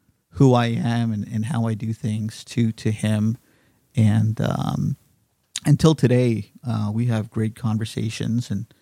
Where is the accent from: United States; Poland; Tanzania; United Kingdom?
Tanzania; Zanzibar; also born or lived in Dar es Salaam / Nairobi; We love to say we're from Zanzibar, that we are Zanzibari, and that's a source of pride.